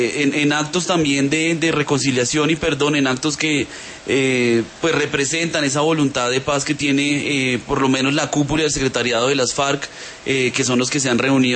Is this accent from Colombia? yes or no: yes; Bogotá, Bogotá D.C., Colombia; Y sobre todo como bogotanos, que siempre hemos vivido la guerra por televisión